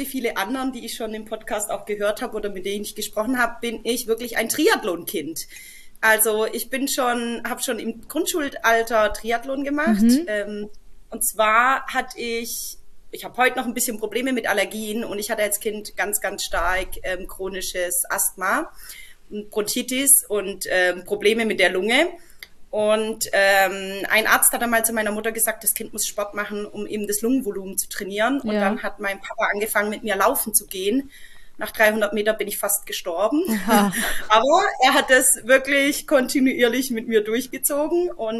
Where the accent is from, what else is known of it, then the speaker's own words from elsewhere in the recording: Heilbronn, Baden-Württemberg, Germany; accent: Swabian; Ansonsten hört man es vielleicht am Dialekt. Ich komme aus Baden-Württemberg im schwäbischen Raum, Großraum Heilbronn.